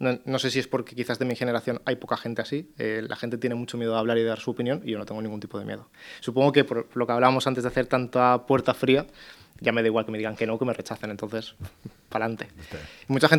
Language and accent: Spanish; Massanassa, Valencian Community, Spain; yo soy de Masanasa